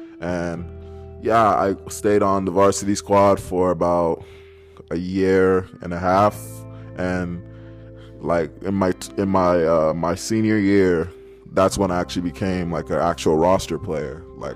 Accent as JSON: {"language": "English", "town": "Winnipeg", "region": "Manitoba", "country": "Canada", "said": "because I'm originally from Winnipeg, which is in Canada."}